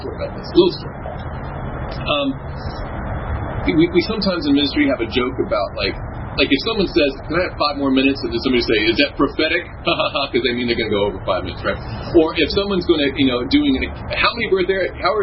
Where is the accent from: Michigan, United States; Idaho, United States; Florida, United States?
Michigan, United States; It's hard not to bring that up when we're from Michigan.